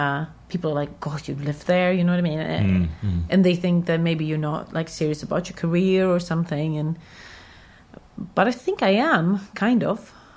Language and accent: English; Lund, Skåne, Sweden; now in Malmö, Sweden; kind of moved to Malmö because I really was like, oh God, I have to get back to my roots a bit and kind of, because I'm from Lund.